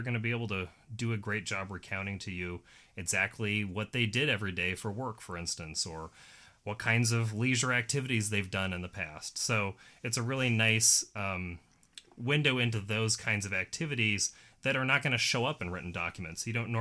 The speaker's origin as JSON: {"language": "English", "region": "Montana", "country": "United States", "tie": "born or raised there", "said": "because I grew up in Montana and I drove by a lot of mines or went into them."}